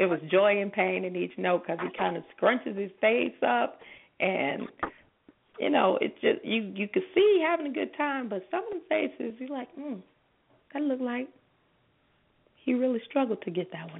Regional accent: Chicago, Illinois, United States; And his music really, as a Chicagoan, you listen to gospel and blues all the time.

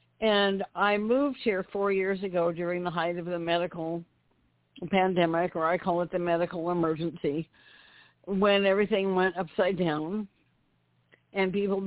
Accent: Idaho, United States; I want to move home to my home state of Idaho.

